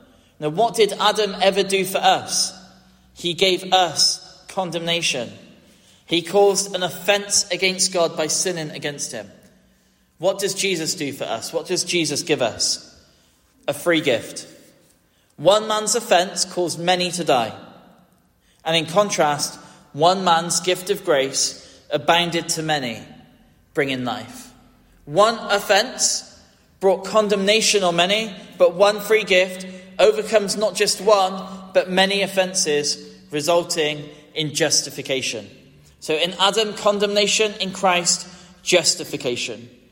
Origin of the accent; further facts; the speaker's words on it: Gloucester, South West England, United Kingdom; So I was born in Gloucester and grew up in that house through the choices of others.